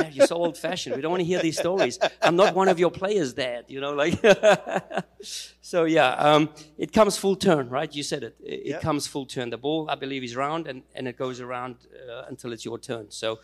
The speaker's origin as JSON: {"language": "English", "country": "South Africa", "lives_now": "Germany", "said": "for me as a South African living in Germany"}